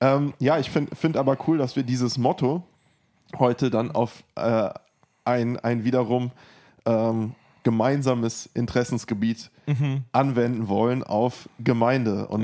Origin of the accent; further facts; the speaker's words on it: Espelkamp, North Rhine-Westphalia, Germany; Ich komme ja hier aus Espelkamp.